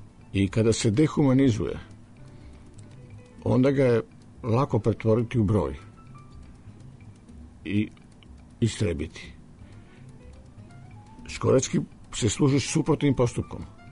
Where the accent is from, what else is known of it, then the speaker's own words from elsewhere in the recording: Czechia; Serbian is a second language; u mom rodnom gradu u Češkoj je poznajem porodice koje su tako stradale.